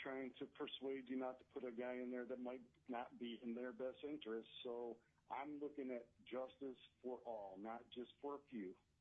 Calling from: Eagle River, Alaska, United States; I'm calling from Eagle River, Alaska

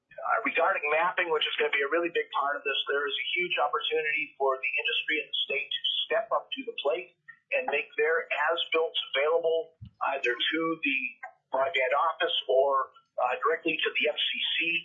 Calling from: Bethel, Alaska, United States; I'm calling from Bethel.

